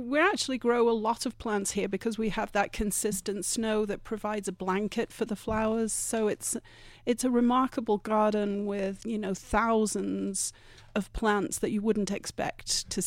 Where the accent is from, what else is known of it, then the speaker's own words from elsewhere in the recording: England, United Kingdom; now in Vail, United States; Originally, I'm from much further east. I'm from the British Isles, but I've been in Vail now for almost 30 years.